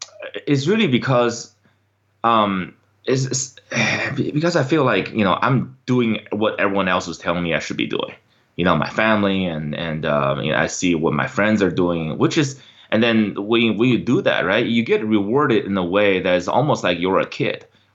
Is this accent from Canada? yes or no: no; China; English is a second language; So I grew up in China and always wanted to be this entrepreneur.